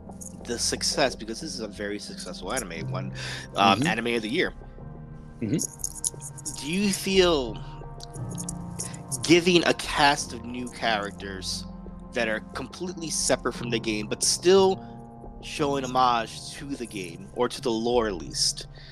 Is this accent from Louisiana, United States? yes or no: no; New York, United States; We're both from New York, and we love our dingy city.